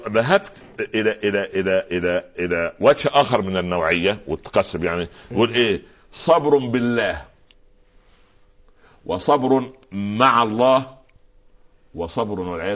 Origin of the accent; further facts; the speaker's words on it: Upper Egypt, Egypt; وحتى والله عندنا في الصعيد وفي كثير من البلاد يقولوا على، كان اقول له حلاق مزين